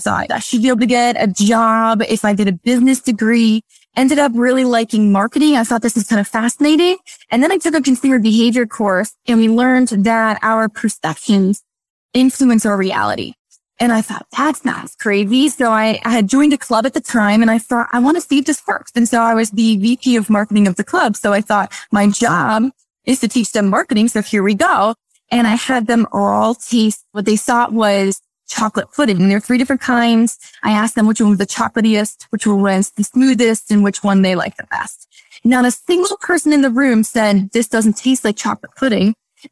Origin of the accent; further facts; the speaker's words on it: Florida, United States; So I grew up in South Florida, born and raised there, and went to college in Florida.